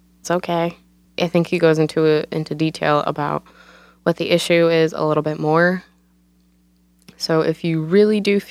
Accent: Ohio, United States; I've known about them for years simply because they're based in Cincinnati, Ohio, and I grew up in Ohio.

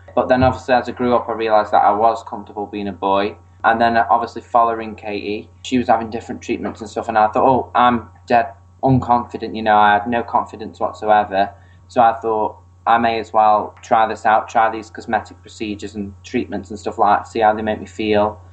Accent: England, United Kingdom; I'm from England, UK.

